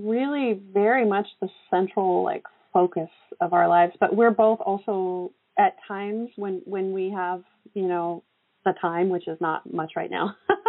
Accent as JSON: {"language": "English", "region": "Alaska", "country": "United States", "tie": "born or raised there", "said": "She took my sister and I to folk festivals. We grew up in Alaska."}